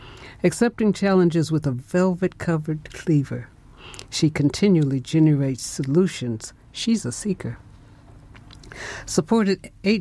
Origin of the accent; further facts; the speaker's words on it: Kansas, United States; now growing up in Kansas